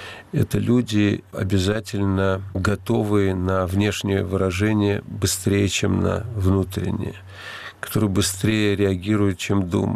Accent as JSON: {"language": "Russian", "region": "Moscow", "country": "Russia", "moved": "as an adult", "said": "Я был москвич от костей до костей и мечтал вырваться из Москвы."}